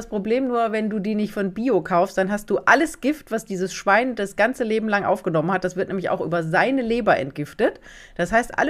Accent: Southern Germany, Germany; Bei uns in Süddeutschland, wo meine Eltern noch leben, da isst man ja Nierle, also Nieren.

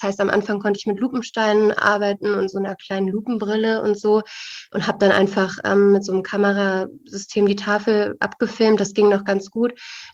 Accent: Hamburg area, Germany; now in Berlin, Germany; also geboren bin ich in Hamburg und dann in einem Dorf, nach einigen Jahren aufgewachsen, also die ersten Jahre in Hamburg und dann in einem Dorf in der Nähe von Hamburg und jetzt lebe ich aber seit fast 5 Jahren in Berlin.

